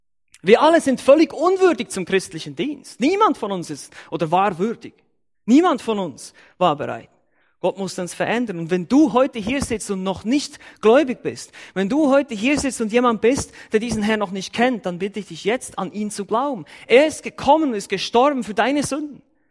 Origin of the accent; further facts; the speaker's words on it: Kehrsatz, Bern, Switzerland; in Kersatz, meinem Heimatdorf in der Schweiz, wo ich aufgewachsen bin, absolut unbedeutende Stadt, oder Dorf eigentlich, 3000 Seelen, glaube ich.